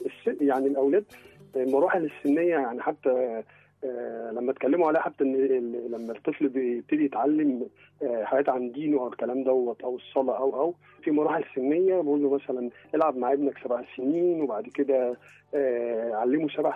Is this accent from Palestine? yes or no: no; Egypt; moved away as an adult; now in Europe; انا راجل مصري عايش بره في اوروبا